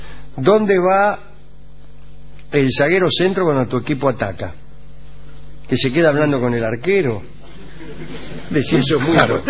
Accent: Salta, Argentina; vengo desde Salta para verlo.

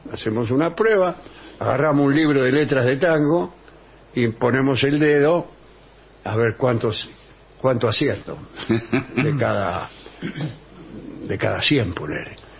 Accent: Uruguay; now in Málaga, Spain; uruguayo, que los escucha desde Málaga, España.

